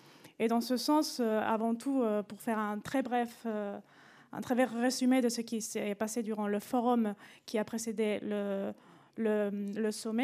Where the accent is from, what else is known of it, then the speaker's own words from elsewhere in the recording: Spain; étant donné que je suis espagnole.